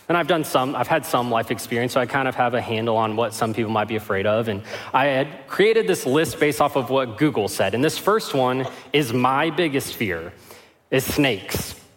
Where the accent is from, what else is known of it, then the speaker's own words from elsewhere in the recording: California, United States; I am from Southern California, so this weather, this heat is awesome.